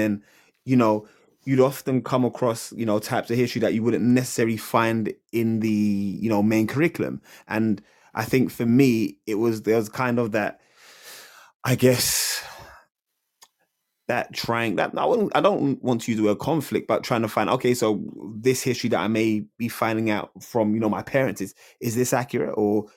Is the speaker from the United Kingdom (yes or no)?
no; Nigeria; growing up, being Nigerian